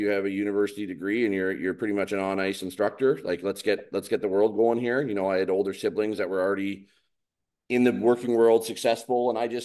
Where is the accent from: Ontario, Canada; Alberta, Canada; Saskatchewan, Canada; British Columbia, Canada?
British Columbia, Canada; Victoria; my last one was 2018 in Victoria, in my hometown.